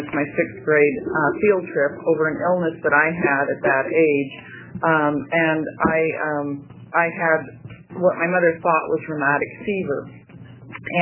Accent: Oregon, United States; I grew up in Clackamas County, and I was raised by a Christian Science mother

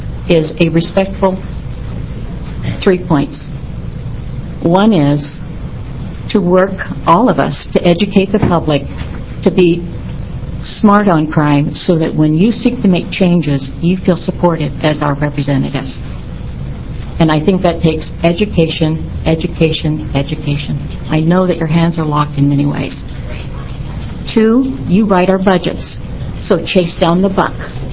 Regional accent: Jacksonville, Oregon, United States; I'm a small-town doctor from what I call the deep south of Oregon. I come from Jacksonville and Josephine County.

